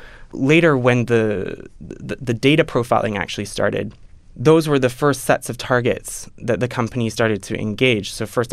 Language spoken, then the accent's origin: English; Canada; I'm Canadian